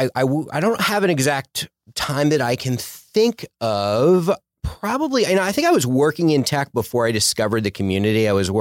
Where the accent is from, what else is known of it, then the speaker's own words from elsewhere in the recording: Philadelphia, Pennsylvania, United States; now in Los Angeles, United States; No, I'm originally from Philadelphia, Philly suburbs.